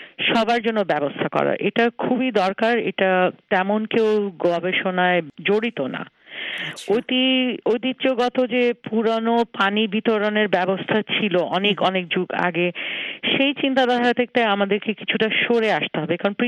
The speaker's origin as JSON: {"language": "Bangla", "town": "Rajshahi", "region": "Rajshahi Division", "country": "Bangladesh", "tie": "born or raised there", "said": "আমি ছোটবেলায় কিছুটা রাজশাহীতে বড় হয়েছি। 70-80 দশকে আমি যখন রাজশাহীতে ছিলাম শিক্ষারত"}